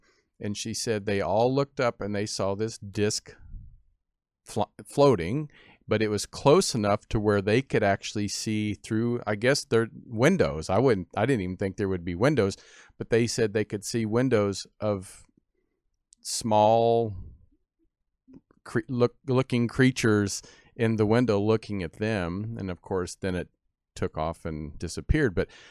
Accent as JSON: {"language": "English", "region": "Kansas", "country": "United States", "lives_now": "California, United States", "said": "when I was driving back from Kansas, where I'm from, and originally, and then coming back to California"}